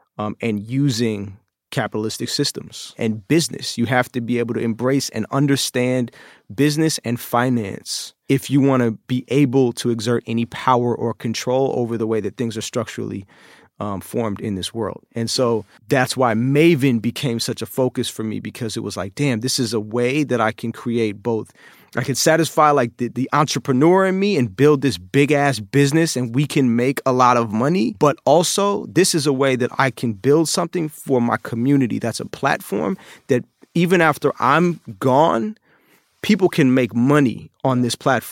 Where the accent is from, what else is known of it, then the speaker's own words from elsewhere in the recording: Oakland, California, United States; And so I think kind of some of the chaos in my early life growing up in Oakland.